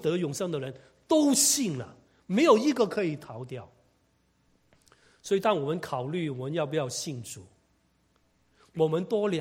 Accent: China; 如果没有这一段的经文，可能我们中国人到现在还在救恩的门外

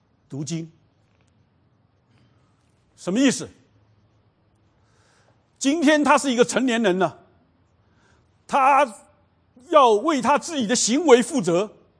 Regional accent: China; 60大寿，我们中国人也是周岁，我们中国人以前也过的哈。我问我妈妈，我妈说我们以前也过的啊。

